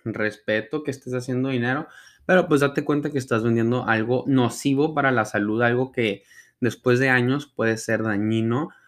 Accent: Ciudad Juárez, Chihuahua, Mexico; de por lo menos de donde yo soy, de Ciudad Juárez, hay mucha gente vendiéndolos

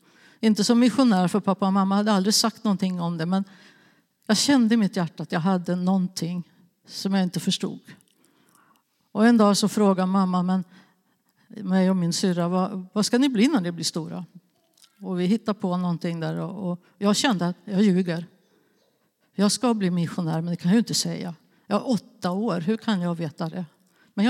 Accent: Nyköping, Södermanland, Sweden; Jag kommer från Nyköping.

